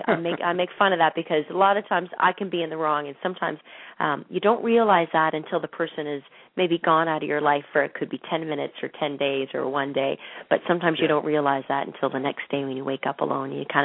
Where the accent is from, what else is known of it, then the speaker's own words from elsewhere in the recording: London, Ontario, Canada; it was back in my hometown of London, Ontario.